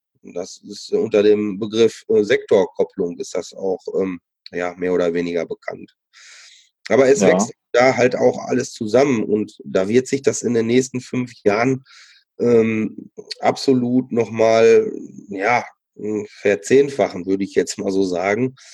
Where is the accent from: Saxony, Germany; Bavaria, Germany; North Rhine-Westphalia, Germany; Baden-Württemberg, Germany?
North Rhine-Westphalia, Germany; ich bin im Sauerland auch groß geworden, hatte auch dort eine sehr schöne Kindheit